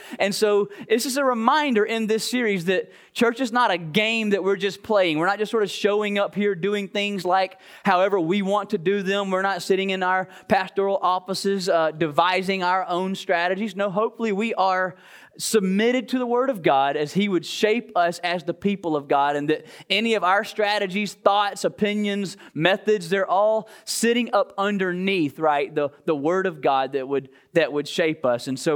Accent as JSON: {"language": "English", "region": "Georgia", "country": "United States", "said": "but I'm from South Georgia where we love football."}